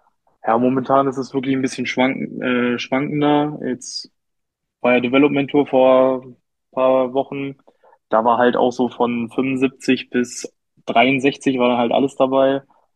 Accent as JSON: {"language": "German", "town": "Hameln", "region": "Lower Saxony", "country": "Germany", "said": "Also ich komme aus Hameln, das ist in Niedersachsen, ist so in der Nähe von Hannover, würde ich mal sagen."}